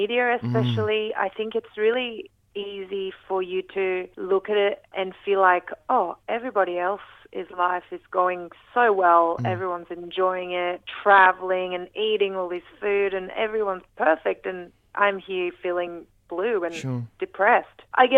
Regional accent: Brisbane, Queensland, Australia; And also I'm playing my hometown Tivoli in Brisbane as well

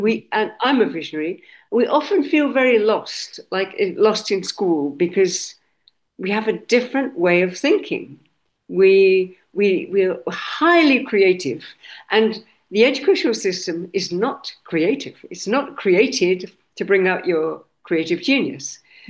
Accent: Scotland, United Kingdom; also born or lived in Cambridge / London; now in Sweden; No, I was actually born in the UK, so I'm Scots and Belgian. I was born in Scotland. My father was Scots, my mother was Belgian, and then we lived in Cambridge and in London. And then I married a Swede. So my family is here.

